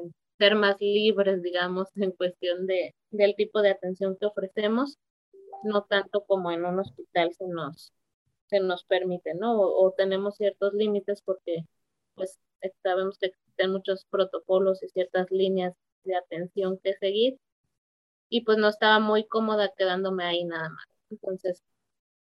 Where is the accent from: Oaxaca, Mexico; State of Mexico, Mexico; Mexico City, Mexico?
State of Mexico, Mexico; Tlalmanalco; Me crié en el Estado de México, en un pueblito que se llama Tlalmanalco. Está cerca de la ciudad.